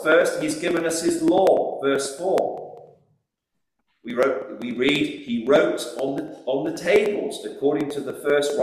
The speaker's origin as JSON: {"language": "English", "country": "Sri Lanka", "said": "Like Pastor Mark, I'm from Sri Lanka."}